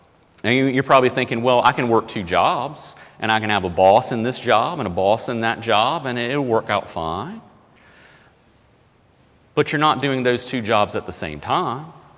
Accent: United States; and I'm not busting on Americans, I'm an American, I love America, but I think that's sort of the American way

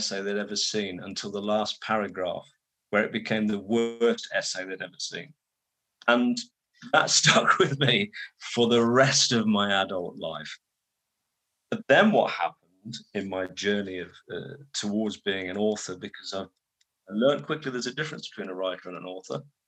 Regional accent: England, United Kingdom; I say your country, it's still mine. I'm English at heart.

